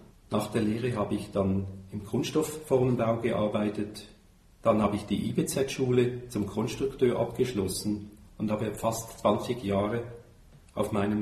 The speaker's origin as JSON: {"language": "German", "town": "Rapperswil", "region": "St. Gallen", "country": "Switzerland", "tie": "born or raised there", "said": "Also aufgewachsen bin ich in Rapperswil am Zürichsee."}